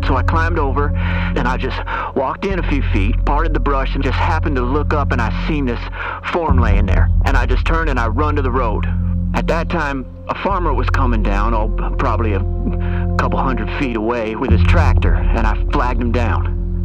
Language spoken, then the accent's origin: English; North Manchester, United States; I'm a timberman from North Manchester, and I came here to check the woods again